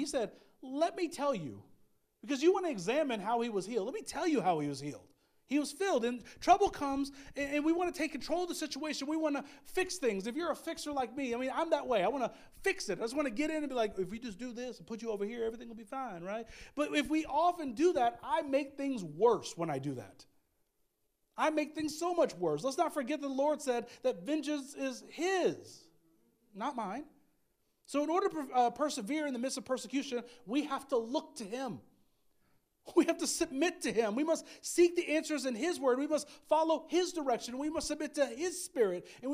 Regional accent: United States; we grew up in America where it was everybody was Christian.

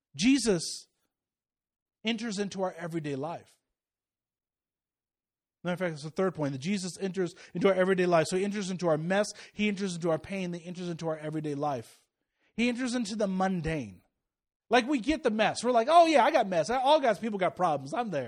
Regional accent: Lansing, Kansas, United States; in a small town called Lansing, Kansas, outside of Kansas City. And, I don't want to go back. I like my hometown.

